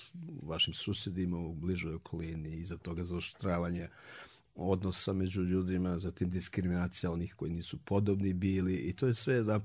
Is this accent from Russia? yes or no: no; Ćuprija, Šumadija and Western Serbia, Serbia; born there; Ja sam rođen u Čupriji, u Srbiji, mi je otac bio vojno lice, zapravo prvo partizan